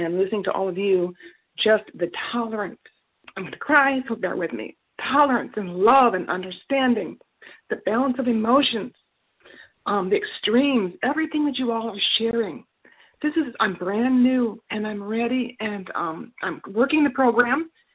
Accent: Arkansas, United States; I am an overeater from Arkansas, and please forgive my lack of etiquette.

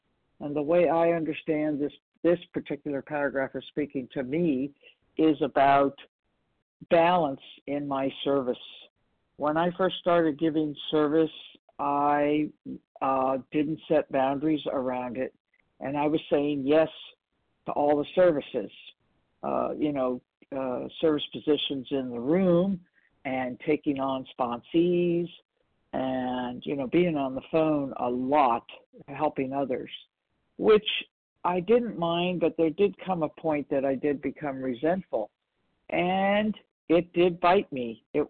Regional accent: California, United States; I am from Northern California.

